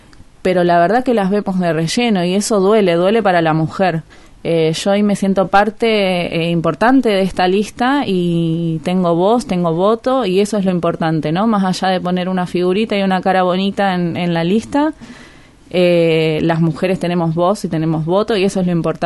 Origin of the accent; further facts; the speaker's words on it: Tierra del Fuego, Argentina; Soy joven, soy fueguina, dentro de todo soy joven. soy fueguina, nacida acá